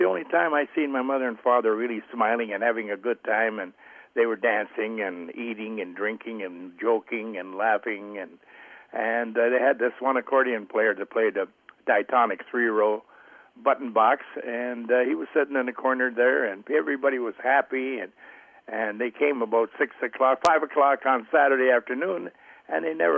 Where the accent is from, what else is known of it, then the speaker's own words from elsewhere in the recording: Quebec, Canada; born there; I was born in Quebec, Canada, in the French area of Canada, in 1935.